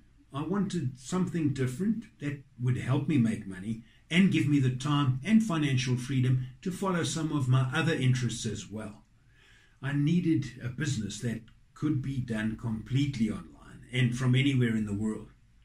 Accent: South Africa; I'm from South Africa.

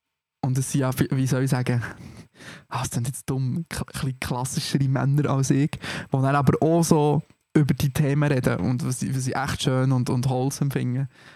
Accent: Bern, Switzerland; accent: Bernese German; Ich war auch der Einzige aus Bern gewesen. Ich habe mich gefühlt wie der Bauer. Alles so coole Zürcher und dann ich so als Berner.

